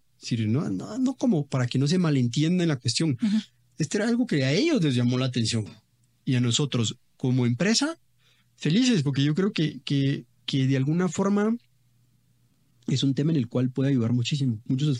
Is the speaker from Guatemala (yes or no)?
yes; Guatemala; O sea, pero así somos los guatemaltecos.